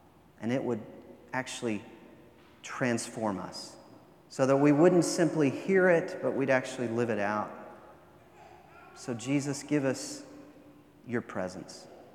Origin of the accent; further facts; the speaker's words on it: United States; And I am thankful to be an American.